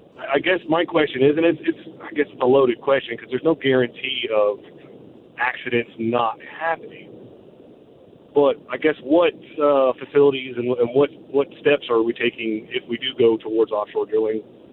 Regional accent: North Charleston, South Carolina, United States; now in Spartanburg, United States; I live in Spartanburg now. I've actually only lived here about 2 years. I am a Charleston native. I grew up right there in North Charleston on the Ashley River, shrimping, fishing, playing in the swamp.

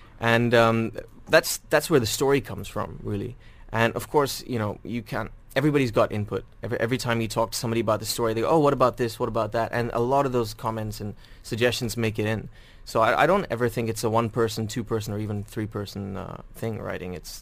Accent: Dubai, United Arab Emirates; I grew up here in Dubai.

